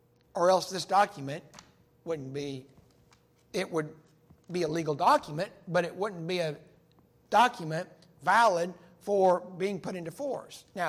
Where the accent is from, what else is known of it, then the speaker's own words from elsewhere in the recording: Tahlequah, Oklahoma, United States; There was a lady that we grew up with in Tahlequah, Oklahoma.